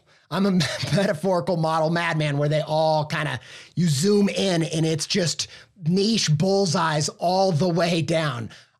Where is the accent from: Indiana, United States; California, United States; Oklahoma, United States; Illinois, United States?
Indiana, United States; accent: Midwestern; No, I grew up not in the southern half of France, but southern Indiana.